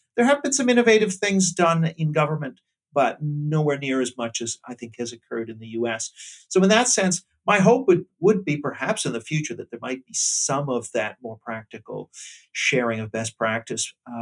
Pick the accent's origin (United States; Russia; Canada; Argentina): Canada; The UK, now I'm Canadian and Canada's the laggard and is doing the worst on all of this.